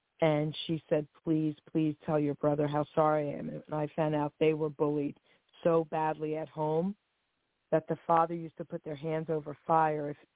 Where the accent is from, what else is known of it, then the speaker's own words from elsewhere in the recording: Long Island City, New York, United States; So when I was a kid growing up in Long Island City, New York, I was this tiny little kid